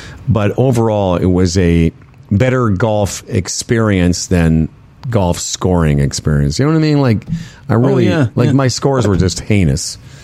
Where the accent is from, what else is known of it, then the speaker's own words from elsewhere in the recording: Canada; I told him I was from Canada.